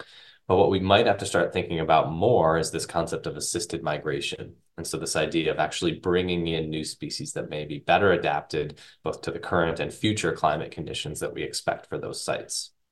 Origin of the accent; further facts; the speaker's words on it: New York, United States; now in Orono, United States; And I'm born and raised in the Northeastern United States, originally from upstate New York